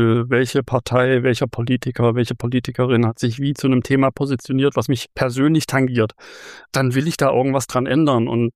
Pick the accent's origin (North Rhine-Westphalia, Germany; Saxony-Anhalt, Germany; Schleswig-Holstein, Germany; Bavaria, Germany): Saxony-Anhalt, Germany; Halle; born there; Ja, ich bin Hallenser, gebürtiger Hallenser, lebe auch noch hier. Ich bin auch totaler Lokalpatriot